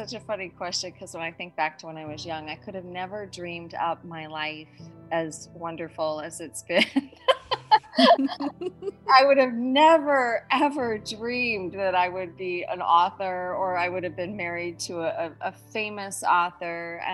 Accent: Oregon, United States; And I came from Oregon, he was from Northern California.

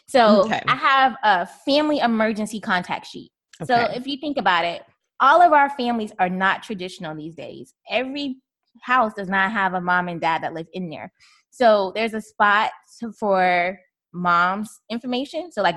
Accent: the South, United States; we're from the South. So I grew up on this dish called stewed chicken and rice.

